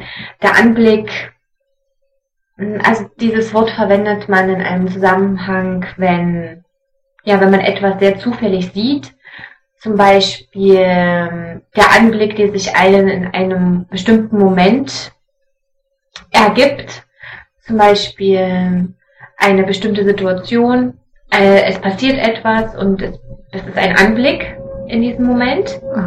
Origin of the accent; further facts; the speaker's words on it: Leipzig, Saxony, Germany; Ich komme aus Deutschland, aus Leipzig.